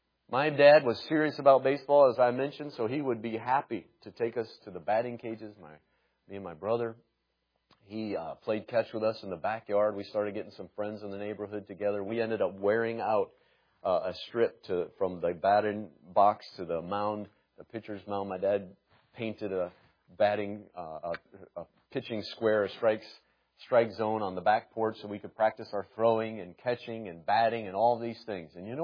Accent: Indiana, United States; moved away as an adult; Now, growing up in Indiana, we had "you" singular and "you" plural. But then I got married to my wife down in Chattanooga, and I learned a new dialect moving down.

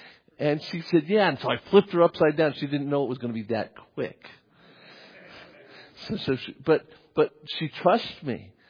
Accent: North Las Vegas, Nevada, United States; I grew up in North Las Vegas. I lived in a trailer, and my mom was a very nice lady, but she was trying to raise three kids.

